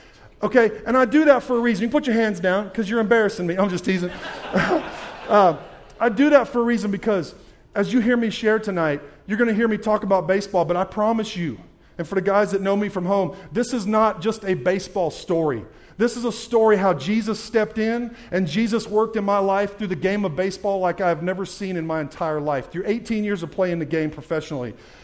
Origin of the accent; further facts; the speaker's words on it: Los Angeles, California, United States; now in Loudon, United States; I live in Sweetwater or Loudoun, Tennessee, right next to Sweetwater. I grew up in Los Angeles, California.